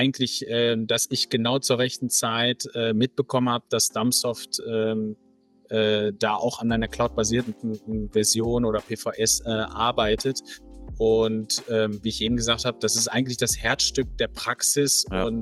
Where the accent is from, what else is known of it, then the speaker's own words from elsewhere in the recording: Mülheim an der Ruhr, North Rhine-Westphalia, Germany; Also ich bin hier eigentlich im schönen Mülheim an der Ruhr, in der Weltmetropole hier quasi geboren und aufgewachsen, im schönen Ruhrgebiet.